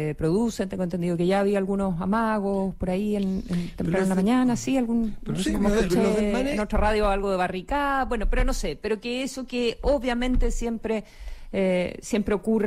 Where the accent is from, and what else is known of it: Chile